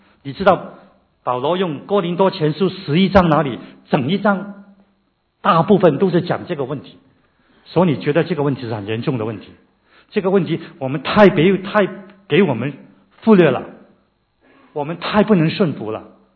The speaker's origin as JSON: {"language": "Chinese", "country": "Hong Kong", "second_language": "Chinese", "said": "特别我们是香港人、广东人讲普通话呢，常常会讲错的。"}